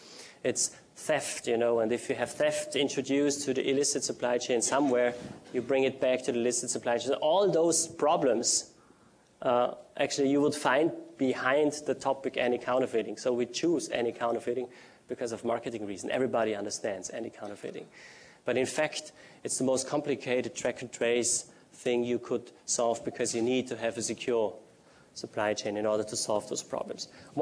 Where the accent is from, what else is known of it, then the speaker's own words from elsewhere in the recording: Austria; so I am also from Austria